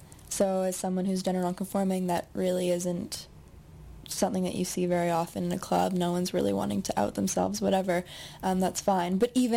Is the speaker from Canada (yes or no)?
yes; Coquitlam, British Columbia, Canada; So I grew up in Coquitlam and basically almost dropped out of high school and moved straight downtown